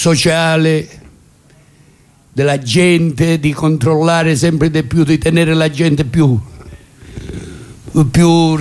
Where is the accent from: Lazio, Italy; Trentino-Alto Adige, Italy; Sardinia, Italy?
Lazio, Italy; Rome; io sono romano